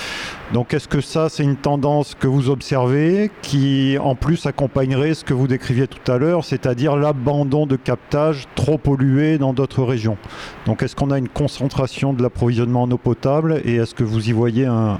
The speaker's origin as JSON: {"language": "French", "town": "Aigleton", "country": "France", "said": "je viens d'Aigleton, c'est une ville à une trentaine de kilomètres d'ici."}